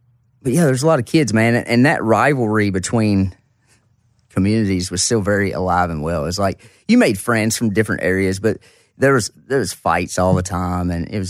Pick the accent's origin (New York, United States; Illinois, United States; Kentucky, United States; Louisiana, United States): Kentucky, United States; Caneyville; So we had four K-12 schools in my county that consolidated in 76 or 77.